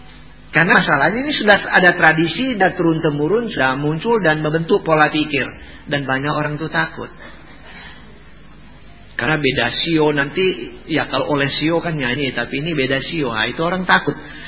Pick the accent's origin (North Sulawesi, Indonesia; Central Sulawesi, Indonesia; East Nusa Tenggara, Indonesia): North Sulawesi, Indonesia; Manado; ya saya orang Manado kan. Kalau bilang ciong gak takut sih.